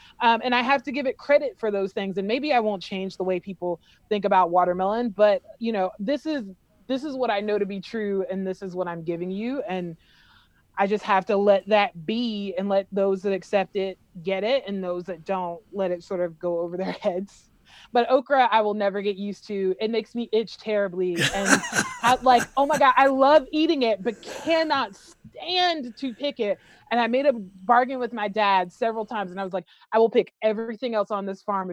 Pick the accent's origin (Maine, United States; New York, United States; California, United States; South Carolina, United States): South Carolina, United States; I'd be like, oh, I'm from South Carolina. They're like, you know, from Charleston. I'm like, oh yeah, sure. Right. Because people know Charleston, but they don't know, you know, sort of upper Appalachia or near, stone's throw from Appalachia, South Carolina.